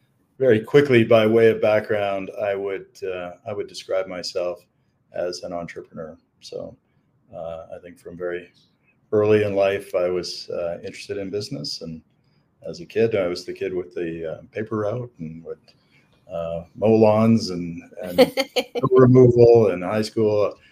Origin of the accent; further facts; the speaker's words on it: Canada; So I am a Canadian, a Canuck, if you will, and not far from Montana, actually. We're here in Calgary, Alberta today